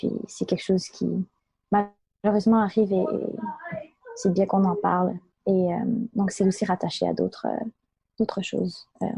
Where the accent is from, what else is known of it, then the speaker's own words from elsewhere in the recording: Montreal, Quebec, Canada; j'ai grandi au Québec, à Montréal, ici. Puis, j'ai une forte appartenance à la culture canadienne, québécoise, mais aussi à ma culture chinoise.